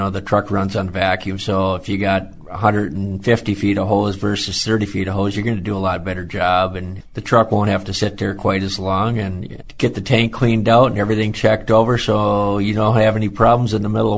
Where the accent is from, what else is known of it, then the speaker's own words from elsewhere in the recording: Morristown, Minnesota, United States; I'm especially fond of the old Cannon River Speedway days because that's where I grew up in Morristown, and I think I missed one race my whole life.